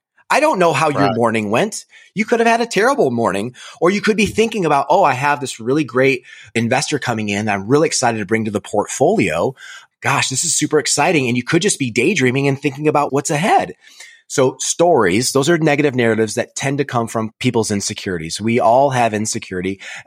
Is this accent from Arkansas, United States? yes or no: no; Flint, Michigan, United States; And growing up in Flint, Michigan, so I was I'm still a Tiger fan